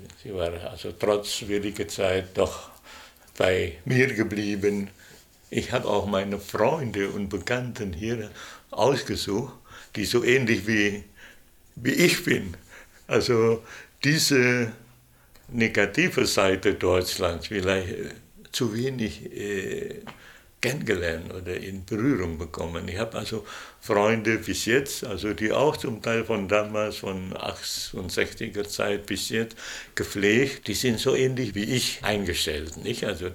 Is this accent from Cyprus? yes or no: no; Indonesia; moved away as an adult; Ich wurde in Indonesien geboren, ich habe meine Kindheit dort erlebt, das ist ja eine entscheidende Phase, bis ich erwachsen war.